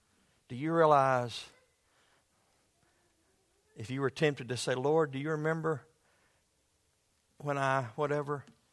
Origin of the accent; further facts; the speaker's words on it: United States; I personally want to say thank you to you that I'm an American.